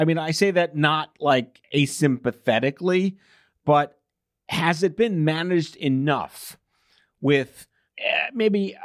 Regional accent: New York, United States; I may take an unpopular opinion as a New Yorker, but I'm going to side with Florida.

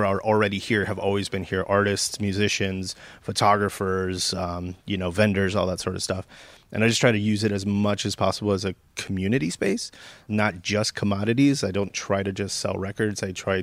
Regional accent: California, United States; now in Sylmar, United States; I've been out in San Fernando Valley 13 years. I grew up in San Gabriel Valley.

